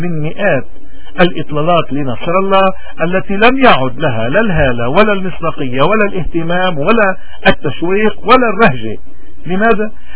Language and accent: Arabic; Lebanon; نعم حزب الله مرض وبائي، وعلينا كلبنانيين أن نصلي